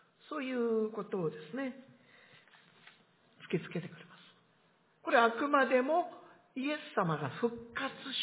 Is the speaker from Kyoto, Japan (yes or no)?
no; Akita, Japan; 私の実家秋田の南にも近いんですけれどもね